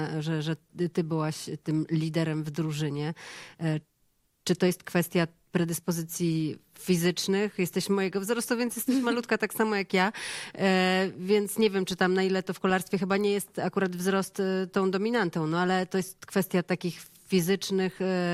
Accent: Darłowo, West Pomeranian Voivodeship, Poland; also born or lived in Elbląg; ale to ja też się urodziłam w Elblągu, ale wychowywałam się w Darłowie

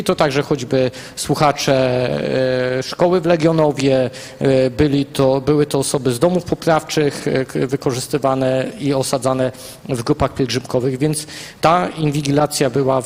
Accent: Janów Lubelski, Lublin Voivodeship, Poland; w Janowie Lubelskim, mojej rodzinnej miejscowości

